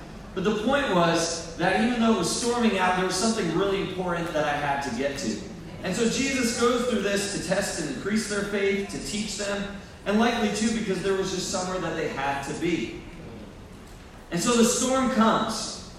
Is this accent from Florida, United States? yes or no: no; Hope, New Jersey, United States; I grew up way out in West Jersey in Warren County in Hope, New Jersey